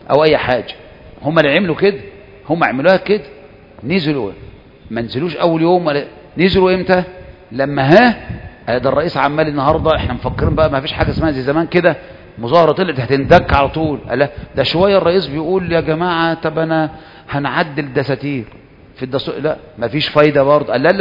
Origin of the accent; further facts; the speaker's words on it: Egypt; واحنا مصريين كده، احنا مصريين تدغدغ عواطفنا